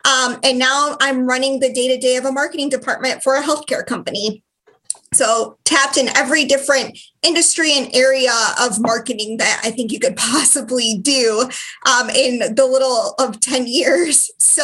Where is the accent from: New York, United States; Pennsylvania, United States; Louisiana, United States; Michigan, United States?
Michigan, United States; Detroit; I was born and raised here in Metro Detroit, Michigan. So not from Wales or have that tale of a farmer's daughter. But I'm born and raised here in Michigan.